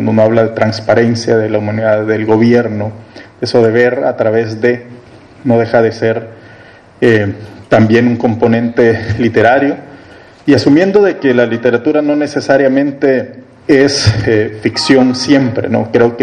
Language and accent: Spanish; El Salvador; yo vengo de El Salvador, del periódico digital El Faro